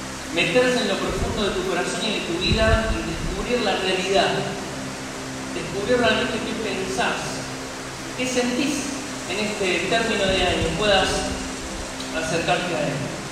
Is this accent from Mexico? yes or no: no; Argentina; Pero bueno, nosotros somos así los argentinos, importamos cultura